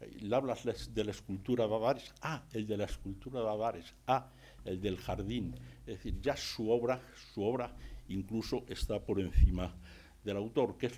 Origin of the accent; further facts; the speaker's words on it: Béjar, Castile and León, Spain; porque yo soy de Béjar y lo de los 20.000 habitantes para nosotros sería una meta